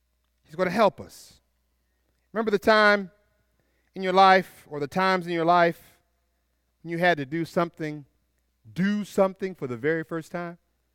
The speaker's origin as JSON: {"language": "English", "town": "Tallahassee", "region": "Florida", "country": "United States", "tie": "born or raised there", "said": "But us in Tallahassee, we had to struggle a little bit, you know."}